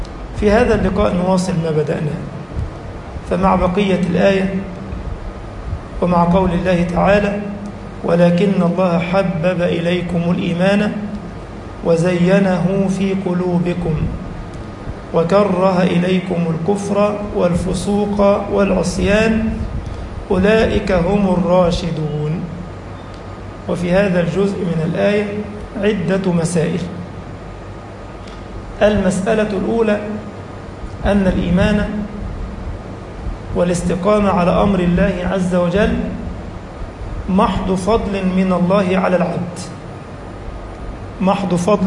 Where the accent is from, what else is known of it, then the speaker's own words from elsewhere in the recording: Egypt; اللهم اجعل بلدنا مصر أمنا أمانا سخاء رخاء وسائر بلاد المسلمين